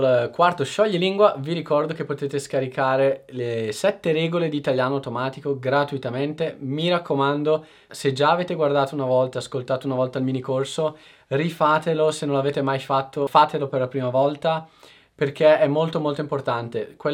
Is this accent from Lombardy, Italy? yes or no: yes; Brescia, Lombardy, Italy; io sono di Brescia